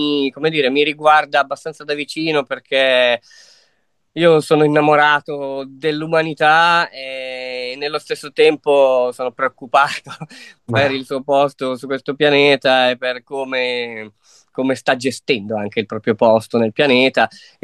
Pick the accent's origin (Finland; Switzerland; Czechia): Switzerland; Locarno, Ticino; sono nato a Locarno, tuttora vivo a Locarno